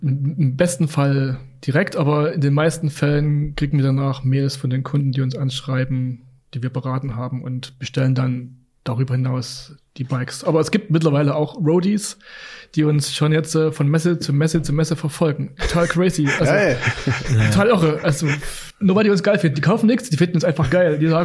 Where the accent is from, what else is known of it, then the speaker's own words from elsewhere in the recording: Chemnitz, Saxony, Germany; Ich komme aus Chemnitz, aus dem Erzgebirge. Und wenn ich da bin, muss ich Fahrrad fahren.